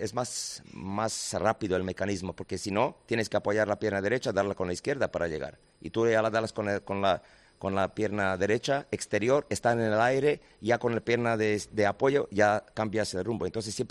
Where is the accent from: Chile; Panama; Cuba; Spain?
Spain; accent: Madrid; Spanish is a second language; de madrileño, luego marbelí.